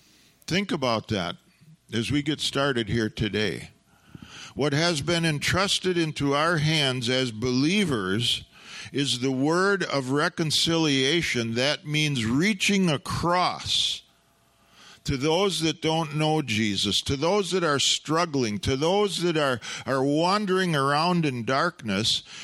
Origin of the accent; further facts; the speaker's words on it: United States; born there; I am glad I was born in America. I'm glad I'm a citizen here.